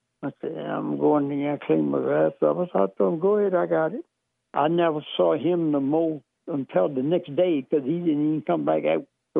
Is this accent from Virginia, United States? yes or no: yes; Kilmont, Virginia, United States; Well, I'm a black Nick from Kilmont, Virginia, and I'm used to meeting redneck like you every day.